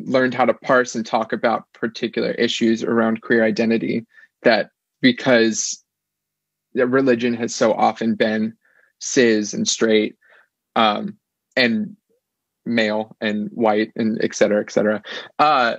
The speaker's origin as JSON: {"language": "English", "region": "the South", "country": "United States", "tie": "born or raised there", "said": "the queerness that I had been taught about growing up in the South, growing up in conservative Christianity"}